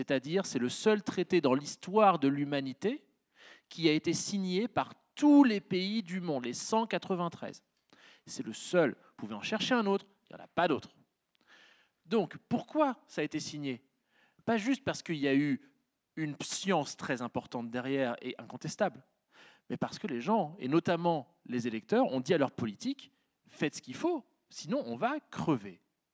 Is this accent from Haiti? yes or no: no; France; En tant que Français, on peut s'enorgueillir, industriellement parlant